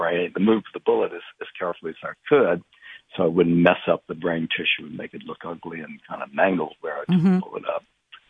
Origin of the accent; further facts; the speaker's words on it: Louisiana, United States; my growing up in South Louisiana. My parents were officially Cajuns, and I guess I am as well.